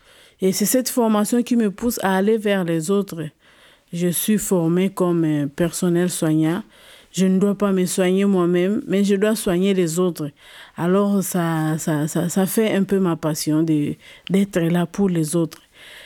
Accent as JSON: {"language": "French", "country": "DR Congo", "said": "Je viens de la République démocratique du Congo. Je suis de profession infirmière. J'ai 46 ans."}